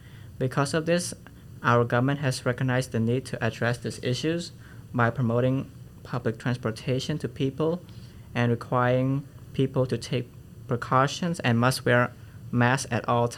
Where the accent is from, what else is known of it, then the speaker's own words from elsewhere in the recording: Phnom Penh, Cambodia; So I'm from Phnom Penh, which is the capital city of Cambodia